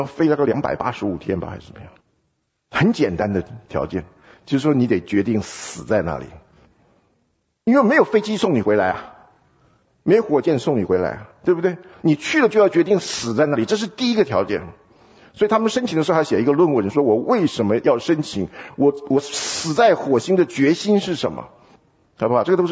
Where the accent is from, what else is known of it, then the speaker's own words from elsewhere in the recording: China; 这个 acronym 呢，就是不像我们中国人要背书啊，很多办法啊。比如说这个当初我小学的时候，